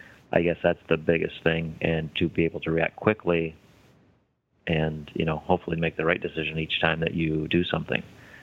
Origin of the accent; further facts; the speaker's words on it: Platteville, Wisconsin, United States; I started a volunteer service down in my hometown of Platteville.